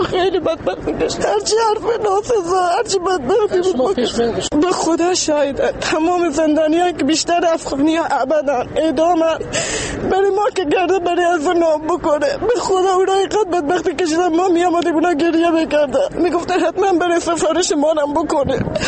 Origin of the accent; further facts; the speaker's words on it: Afghanistan; ما افغانی هم واسه خودمون تو کشورمون شخصیتی داریم، کسی هستیم.